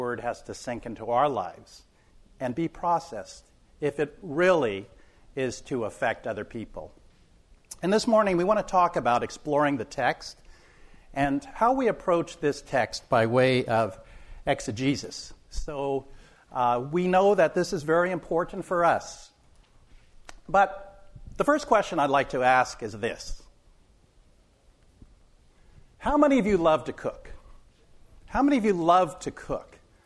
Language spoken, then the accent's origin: English; California, United States; As mentioned, I'm from California, so every winter I think of California when I shovel snow.